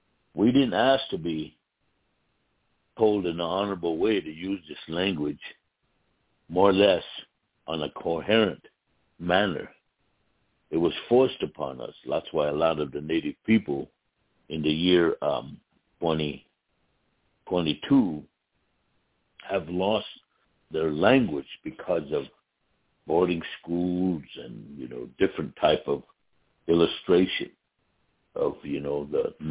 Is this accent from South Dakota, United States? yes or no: yes; Pine Ridge, South Dakota, United States; I was born here on the Pine Ridge Indian Reservation, outside the Pine Ridge Agency, in the lateral parts of June 25th, 1957.